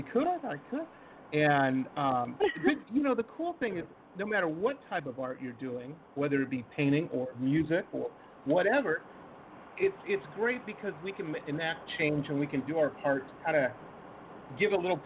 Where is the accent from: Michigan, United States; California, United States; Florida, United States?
Michigan, United States; Detroit; I grew up in Detroit, I'm an old man, so this was a couple years ago. I grew up in the '80s, and I'll never forget.